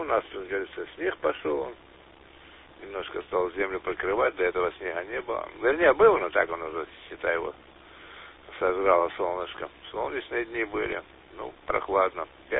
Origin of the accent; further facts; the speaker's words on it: Makiivka, Donetsk Oblast, Ukraine; Да я сам родом из Макеевки, говорится, знаю, что там погоды такие.